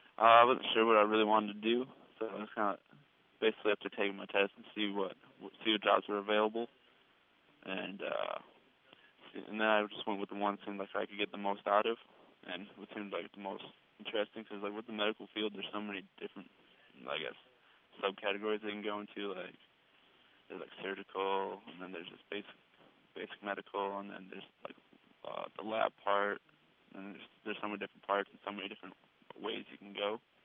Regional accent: Watertown, New York, United States; born there; I was born in upstate New York, in Watertown.

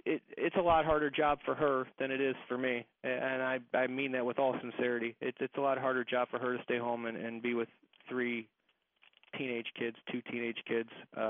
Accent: St. Peters, Missouri, United States; I'm originally from St. Peter's.

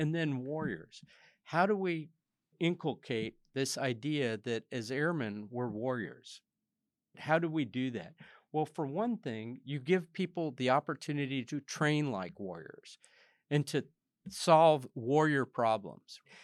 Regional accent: United States; I'm an American airman.

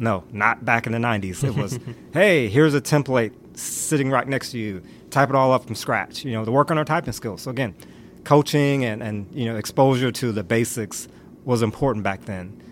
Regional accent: South Carolina, United States; Growing up in South Carolina in the 90s, graduating high school, it was different, a lot different than it is now.

